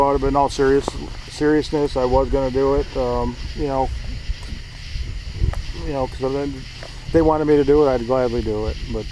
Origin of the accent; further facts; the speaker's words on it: Michigan, United States; Being that I'm from Michigan